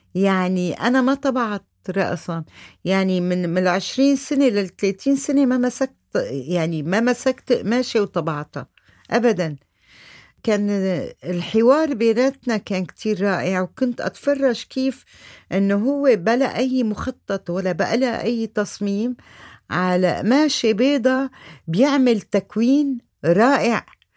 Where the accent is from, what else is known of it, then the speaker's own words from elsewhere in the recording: Aleppo, Aleppo Governorate, Syria; moved away as an adult; now in Lebanon; طبعا روحي تمت بحلب. ماذا أحكي، سوريا كتير كبيرة، سوريا بدي أحكي عن النمنم الصغير تبعي حلبي